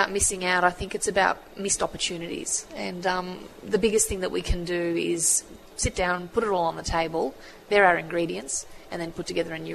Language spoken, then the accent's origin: English; Lara, Victoria, Australia; also born or lived in Brisbane; I've just moved back to Lara, and I grew up in Lara, so I've been away for 7 years up in Brisbane.